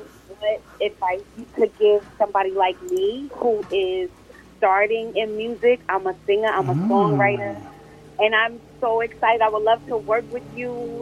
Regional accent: New York, United States; I'm from New York.

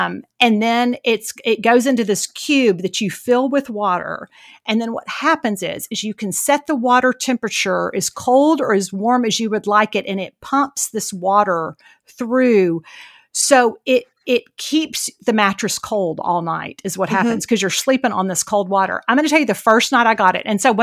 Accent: Houston, Texas, United States; now in San Antonio, United States; I grew up with them in Houston.

